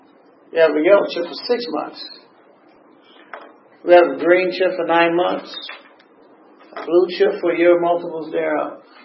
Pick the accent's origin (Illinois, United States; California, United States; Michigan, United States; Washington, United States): Illinois, United States; Chicago; I'm also from Illinois, Chicago.